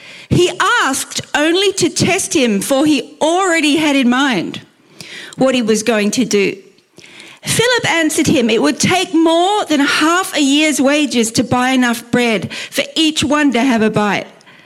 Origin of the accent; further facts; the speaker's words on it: Brisbane, Queensland, Australia; I come from Brisbane, Australia